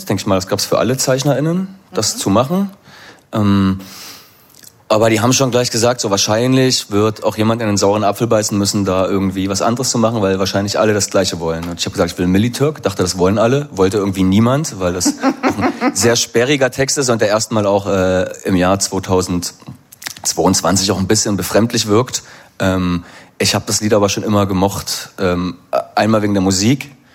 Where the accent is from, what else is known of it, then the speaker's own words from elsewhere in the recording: Hoyerswerda, Saxony, Germany; born there; ich bin 6 Jahre nach dem Erscheinen des Albums überhaupt geboren in Hoyerswerda in Ostdeutschland, also so zeitlich und örtlich weit weg vom Düsseldorf der 80er Jahre.